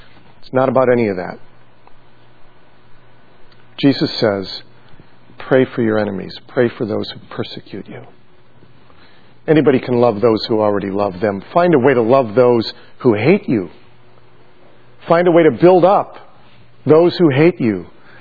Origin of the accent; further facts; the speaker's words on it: United States; I have this choice, it seems to me, that I can, as an American, simply feel carried along by the tide